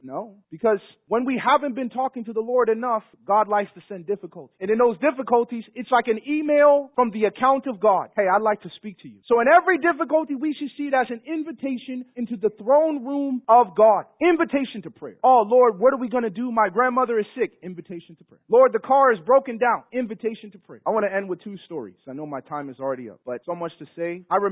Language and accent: English; Chicago, Illinois, United States; I'm from the world. I'm from Chicago.